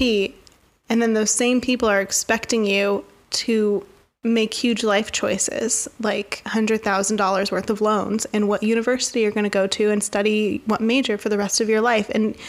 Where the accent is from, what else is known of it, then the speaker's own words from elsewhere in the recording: San Francisco, California, United States; Because remember, I grew up in San Francisco.